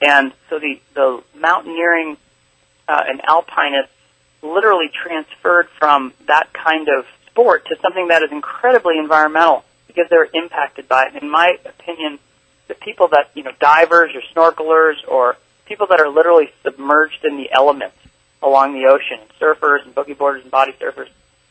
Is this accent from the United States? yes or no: yes; Solana Beach, California, United States; And in Solana Beach, my hometown, people are building their house upon the sand.